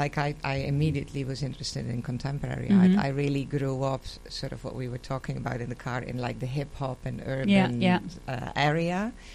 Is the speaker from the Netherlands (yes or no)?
yes; Netherlands; moved away as an adult; also born or lived in The Hague / Amsterdam / New York; I'm originally from the Netherlands, grew up in the south, moved more to the city, first in The Hague and then Amsterdam, and then I moved to New York.